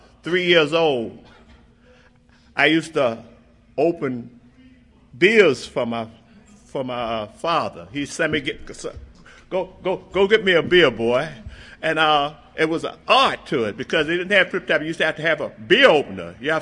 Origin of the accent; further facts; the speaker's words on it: Alexandria, Virginia, United States; born there; I was born in Alexandria, Virginia, and I'm glad I got people up front here to keep me honest.